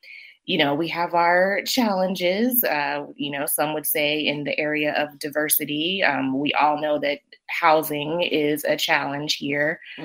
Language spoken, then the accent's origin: English; Asheville, North Carolina, United States; So as you said, I'm an Asheville native. I was raised in South Asheville and the Shiloh community mainly.